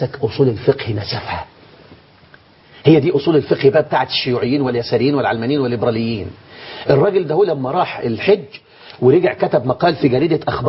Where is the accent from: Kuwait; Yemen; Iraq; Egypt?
Egypt; القانون المدني تم عندنا في مصر اللي هو لسه موجود